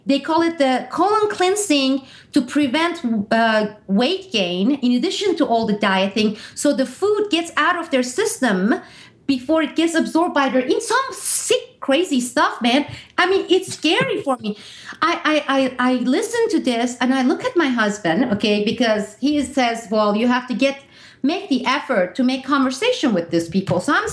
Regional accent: East Coast, United States; now in San Francisco, United States; And this is new for me because I'm from the East Coast and it's a quite cultural difference.

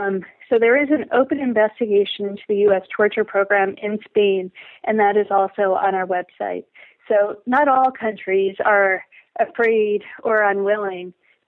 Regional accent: United States; although I'm an American

